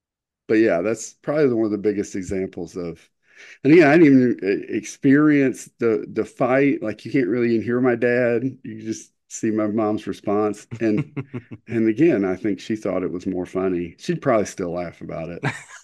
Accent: Kentucky, United States; So we're from Eastern Kentucky to the Panhandle of Florida, about 13 hours, I think, away.

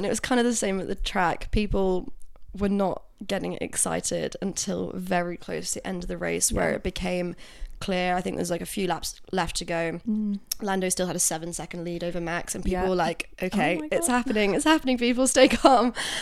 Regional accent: Dubai, United Arab Emirates; I grew up in Dubai, which is obviously very close to Abu Dhabi.

